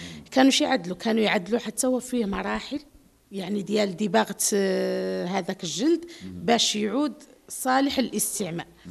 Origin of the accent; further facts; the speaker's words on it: Dakhla-Oued Ed-Dahab, Morocco; مازالت مستمره عندنا في الصحراء